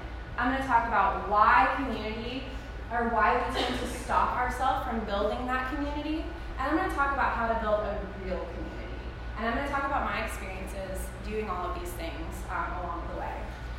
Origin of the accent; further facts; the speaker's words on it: Shreveport, Louisiana, United States; this is my hometown, so what better place to foster community than at your roots, right? So here I am in Shreveport, back where I grew up, and just to meet all of you.